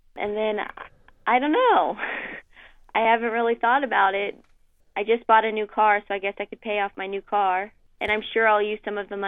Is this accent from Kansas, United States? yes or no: yes; Topeka, Kansas, United States; I'm from Topeka. I graduated from Hayden High School. And then I graduated from Washburn University.